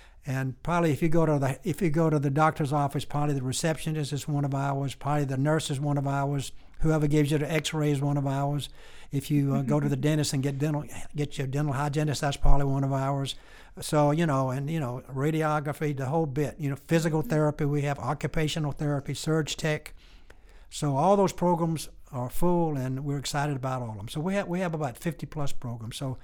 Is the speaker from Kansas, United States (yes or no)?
no; South Carolina, United States; now in Virginia, United States; I came up from South Carolina, where I was in their community college system